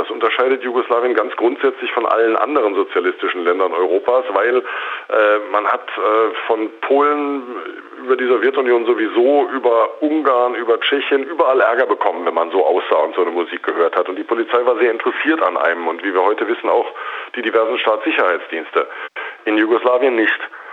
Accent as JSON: {"language": "German", "region": "West Germany", "country": "Germany", "said": "Ich muss dazu sagen, ich bin Westdeutscher."}